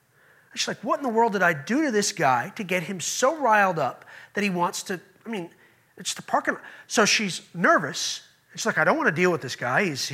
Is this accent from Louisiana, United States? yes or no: no; Yonkers, New York, United States; she could jump onto what would be the Cross Westchester Expressway to go south towards Yonkers, my hometown.